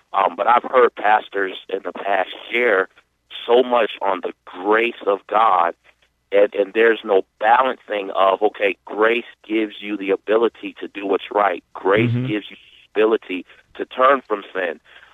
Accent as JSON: {"language": "English", "region": "New York", "country": "United States", "tie": "born or raised there", "said": "I was raised in New York."}